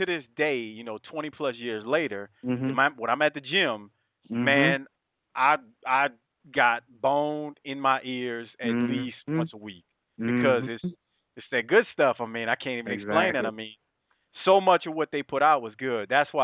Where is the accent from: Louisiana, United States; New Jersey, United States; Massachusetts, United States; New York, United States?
Louisiana, United States; New Orleans; because, you know, I'm born and raised in New Orleans.